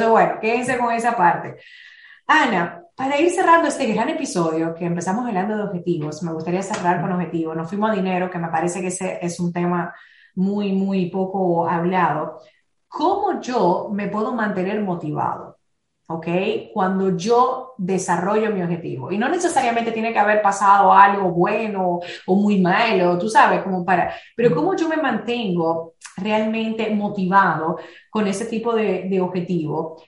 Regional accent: Dominican Republic; porque yo vengo de un país de República Dominicana

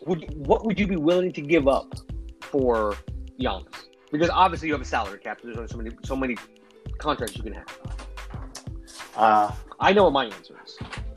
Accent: South Korea; And I'm from South Korea, legit. That's my home nation.

